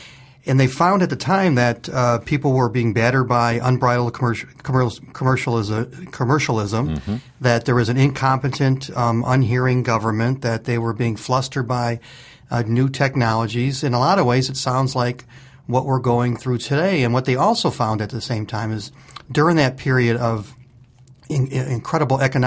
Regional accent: Detroit, Michigan, United States; The south side of town looks like my hometown, Detroit.

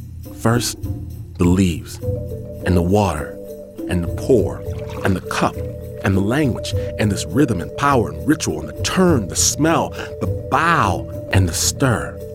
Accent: Midwest, United States; I'm from the Midwest, so I tell her, unfortunately, Gomen Nasai, I've got to give her a great big American hug now.

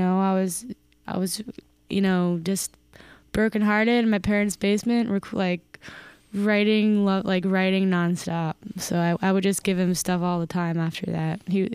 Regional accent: Clinton, New Jersey, United States; moved away as an adult; also born or lived in Nutley / Tennessee; now in New York, United States; I mean, I was born in Nutley, but grew up in Clinton. And then after high school, moved to Tennessee. And then moved back there in my early 20s to New Jersey. And then moved to New York like 5 years ago.

